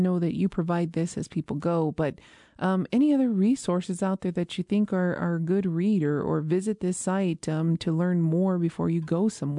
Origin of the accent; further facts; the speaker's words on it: Isleta Pueblo, New Mexico, United States; from Isleta Pueblo